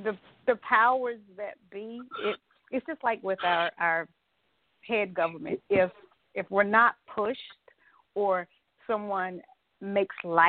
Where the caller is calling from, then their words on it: Atlanta, Georgia, United States; I'm calling from Atlanta, Georgia now.